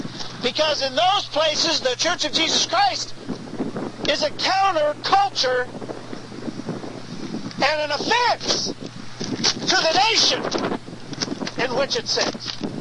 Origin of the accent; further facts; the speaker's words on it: the West, United States; Growing up in the West and being a history buff, you know, there's a lot of different little encounters that happened even in the area where I grew up and in Montana and Wyoming.